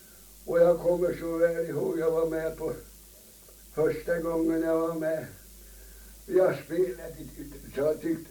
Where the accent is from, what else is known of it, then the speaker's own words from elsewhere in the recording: Södermanland, Sweden; Vi spelar ju mer i de här tonarterna så, som vi sörmlänningar spelar för det mesta